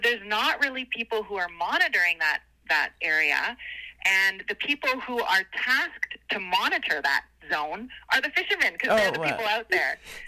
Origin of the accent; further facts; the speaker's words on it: Vancouver, British Columbia, Canada; And I grew up by the ocean my whole life. I was born and raised in Vancouver and was always drawn to the sea.